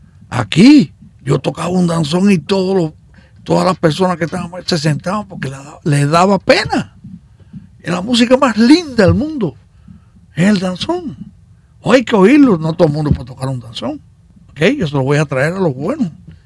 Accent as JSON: {"language": "Spanish", "region": "Matanzas", "country": "Cuba", "said": "da la casualidad que nosotros somos de Matanzas, y en Matanzas ha nacido toda la música, yo creo."}